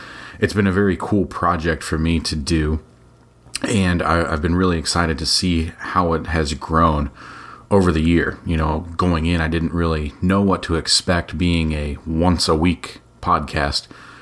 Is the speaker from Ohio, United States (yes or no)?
yes; Cincinnati, Ohio, United States; I just watched my hometown baseball team, Cincinnati Reds, beat the Milwaukee Brewers 4-3